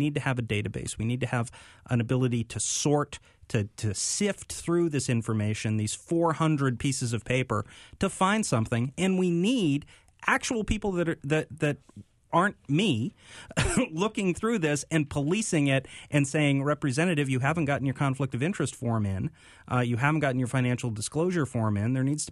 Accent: Hillsborough, United States; I mean, people are in my hometown of Hillsborough, the school board is giving hundreds and thousands of dollars out to people

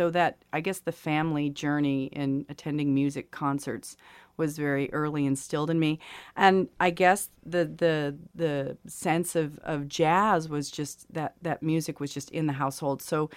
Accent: Phoenix, United States; also born or lived in Portland; I was raised in Phoenix and Portland predominantly.

